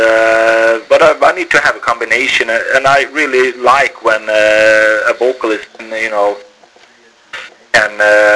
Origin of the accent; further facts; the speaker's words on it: Trollhättan, Västra Götaland, Sweden; when they played in my hometown at Trollhättan.